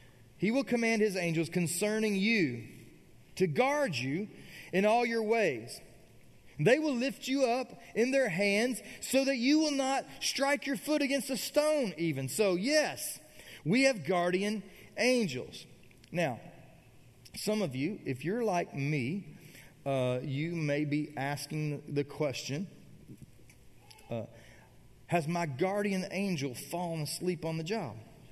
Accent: Kentucky, United States; Like, I'm from Kentucky, but don't think it's like this was a glorious horse barn.

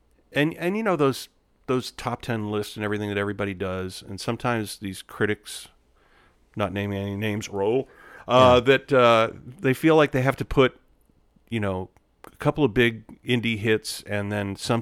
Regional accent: Boston, Massachusetts, United States; But I'm from Boston. I know how to fight dirty.

